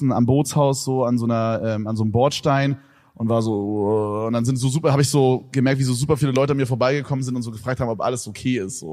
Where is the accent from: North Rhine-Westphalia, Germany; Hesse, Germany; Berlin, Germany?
Berlin, Germany; Dann haben die so gefragt, wo ich herkomme. Habe ich halt so gesagt, aus Berlin.